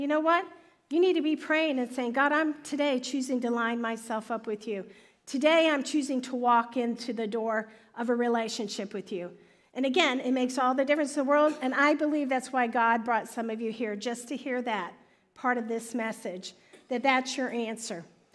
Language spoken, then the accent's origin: English; United States; Man, I grew up. I'm American, right? I know who Jesus is.